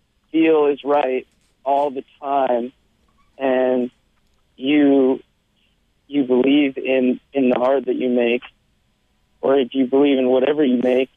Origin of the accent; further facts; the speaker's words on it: Tacoma, Washington, United States; Well, I was walking in my hometown in Tacoma, Washington